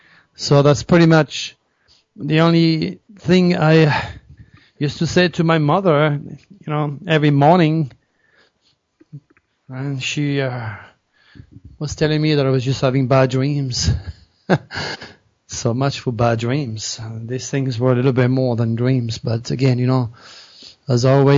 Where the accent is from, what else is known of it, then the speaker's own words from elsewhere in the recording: Scottsdale, Arizona, United States; I will be doing a presentation right here in my hometown at the Vision Quest Metaphysical Bookstore, which happens to be probably the biggest and the most busiest bookstore in Scottsdale, in Arizona.